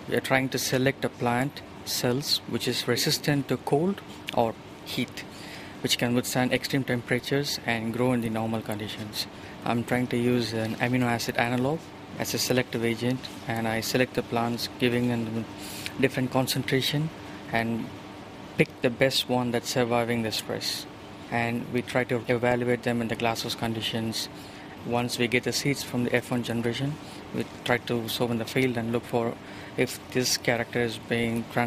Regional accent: India; English is a second language; I'm from India.

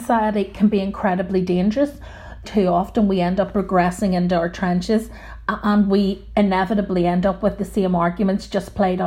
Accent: Belfast, Northern Ireland, United Kingdom; But I am at home when I'm in Belfast, and it is uniquely Northern Ireland.

